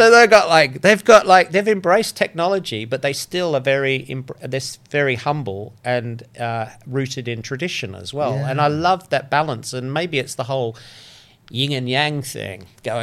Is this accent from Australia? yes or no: yes; Australia; But like, as an Aussie who's sort of lived in six different countries around the world and sort of calls this place home, even though it rains too much.